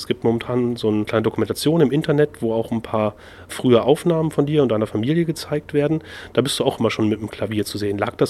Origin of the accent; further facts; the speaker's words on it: Duderstadt, Lower Saxony, Germany; Ich bin ja selbst in Duderstadt aufgewachsen, aber ein paar Jahre vor dir.